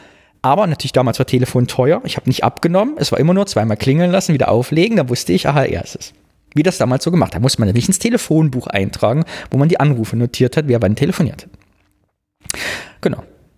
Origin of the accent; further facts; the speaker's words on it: East Germany, Germany; Ein Wort aus meiner Kindheit, meiner Jugend im Osten.